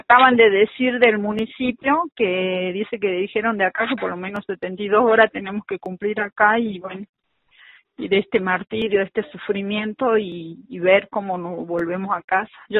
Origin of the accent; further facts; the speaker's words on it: Salta, Argentina; en nuestra propia provincia somos salteños, ¿entiendes? No somos de otro lado, somos salteños